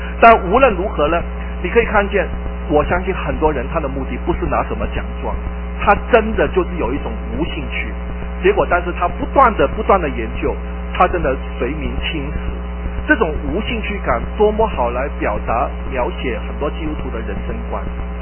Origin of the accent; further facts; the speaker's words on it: China; 今天我们都是中国人，我们应该以自己的民族和文化为光荣。